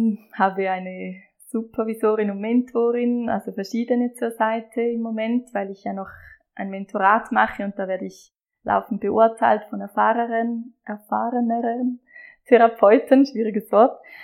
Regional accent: Appenzell, Switzerland; Ich komme aus dem Appenzellerland.

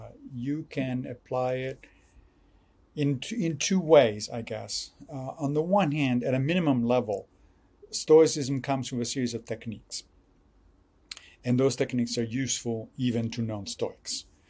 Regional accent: Rome, Lazio, Italy; moved away; when I was growing up in Rome, Italy, in high school, I studied Latin

